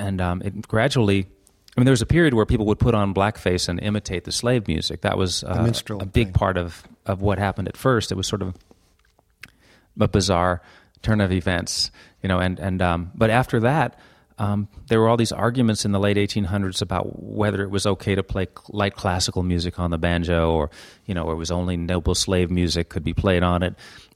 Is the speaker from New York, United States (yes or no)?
yes; New York City, New York, United States; But I grew up in New York City, so like, what was I doing playing the banjo anyway